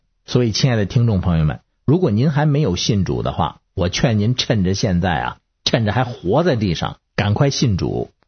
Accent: Beijing, China; 我是北京的

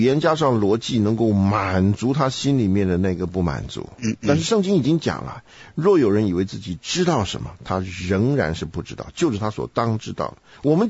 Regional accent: China; 我们中国人是不随便问问题的

